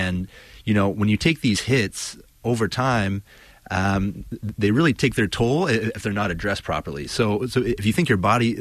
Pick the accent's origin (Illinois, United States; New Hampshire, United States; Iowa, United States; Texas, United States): New Hampshire, United States; Keene; also born or lived in Oakland; now in Lansing, United States; I'm born and raised in Keene, New Hampshire, about 2 hours from Boston on the East Coast there. Recently, I moved here to Lansing from Oakland, California.